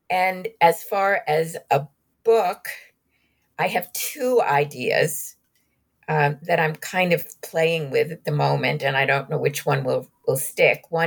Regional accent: New York City, New York, United States; born there; I'm a New Yorker by birth. I'm Jewish. I didn't grow up in Glendive, Montana, which is where they've lived.

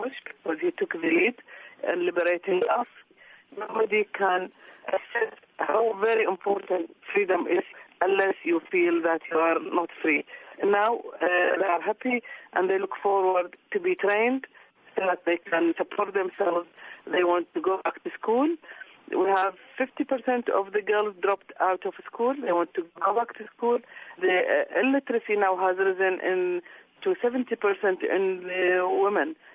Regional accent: Diwaniya, Al-Qādisiyyah, Iraq; English is a second language; because I'm in my hometown working, the women, they don't only complain for me their health problem, but they tell me stories of their lives. I know they suffered a lot. They have no money. There are 7% of the women in Diwaniya are young widows

